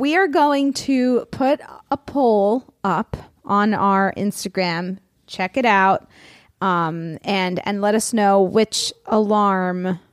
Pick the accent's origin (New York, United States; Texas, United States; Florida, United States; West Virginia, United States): Florida, United States; now in California, United States; I mean, we don't have alligators here in California. I come from Florida. Maybe my fear of alligators is a little bit more than other people.